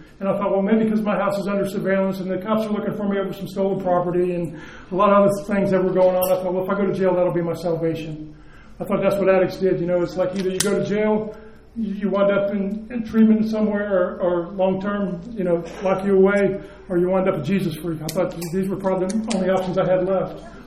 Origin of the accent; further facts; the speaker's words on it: Savannah, Georgia, United States; I'm gratefully here from Savannah, Georgia, a member of the Primary Purpose Home Group